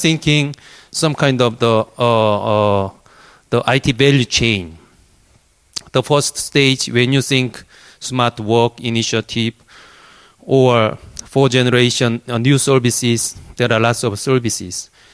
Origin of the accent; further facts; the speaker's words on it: South Korea; English is a second language; now in Paris, France; I'm from South Korea. Some people are confusing from North or South.